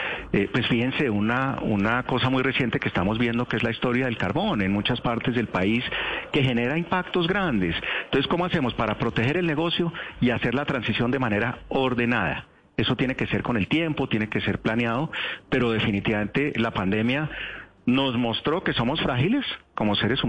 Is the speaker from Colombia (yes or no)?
yes; Colombia; Tenemos que hacer algo como colombianos, no solo Ecopetrol o la industria o el gobierno.